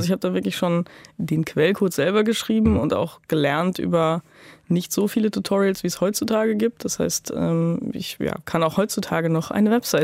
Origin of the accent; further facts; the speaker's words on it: Winterberg, North Rhine-Westphalia, Germany; Ich komme direkt aus Winterberg, genau. Es ist halt eine ländliche Umgebung